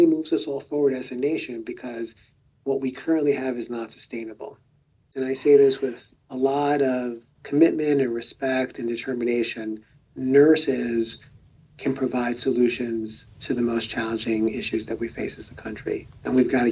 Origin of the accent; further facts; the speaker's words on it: New York City, New York, United States; I was born in the South Bronx in a community that is 75% Latino and 25% African American. And at the time when I was growing up